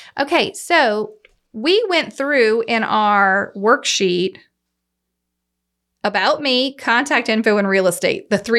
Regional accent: Baton Rouge, Louisiana, United States; also born or lived in Prairieville; I was born and raised in Baton Rouge in the old Goodwood area.

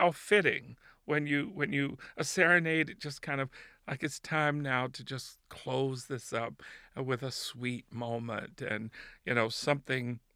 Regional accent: South Carolina, United States; Well, of course I did. I'm from South Carolina.

